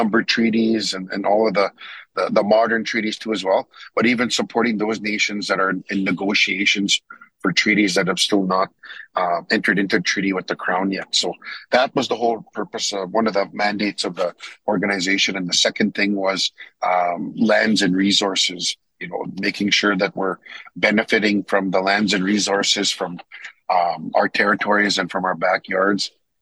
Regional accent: Saskatchewan, Canada; Treaty 4 Territory in Saskatchewan, from the Musketeering Soto First Nation here, right outside of Regina, along the Qu'Appelle Valley is where I grew up, between Paiute First Nation and Pasqua.

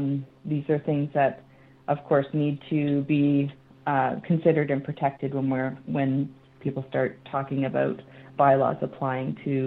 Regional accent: Middle Sackville, Nova Scotia, Canada; where I grew up in Middle Sackville, or Midgick.

